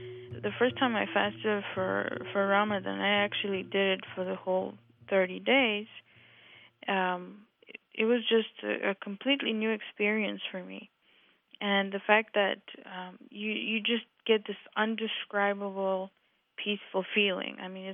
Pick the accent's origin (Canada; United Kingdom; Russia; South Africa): Russia; now in Dallas, United States; and I'm originally from Russia, and I live in Dallas, Texas now.